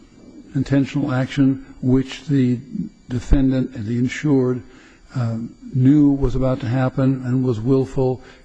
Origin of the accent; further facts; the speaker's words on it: California, United States; For my sins, I'm from California.